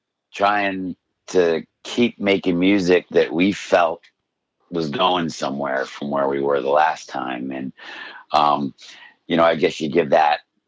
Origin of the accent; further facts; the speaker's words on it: West Seneca, New York, United States; also born or lived in Buffalo; Yeah, I was born in South Buffalo and grew up in West Seneca and moved to the Elmwood area.